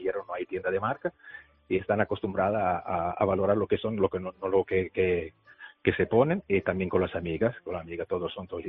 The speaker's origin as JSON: {"language": "Spanish", "country": "Italy", "second_language": "Spanish", "moved": "as an adult", "lives_now": "Canary Islands, Spain", "said": "Yo soy joyero, vengo de Italia, soy joyero. Uh-huh. Vengo de Canarias"}